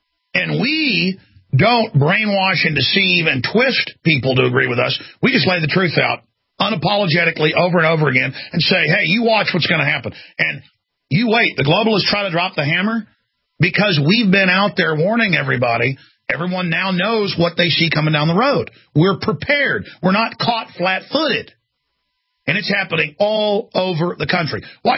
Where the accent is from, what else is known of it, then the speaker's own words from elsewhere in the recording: Texas, United States; But God bless Texas, and just God bless the fact that I am from Texas. I am proud of my heritage.